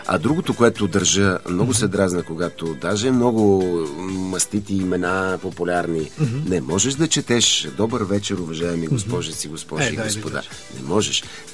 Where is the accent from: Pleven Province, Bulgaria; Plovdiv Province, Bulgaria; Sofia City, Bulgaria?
Pleven Province, Bulgaria; Pleven; Задължителното следващо представление ще бъде в моя роден град Плевен, защото там си му е мястото. Понеже в основата на този формат за момента е моята биография, моите 50 години.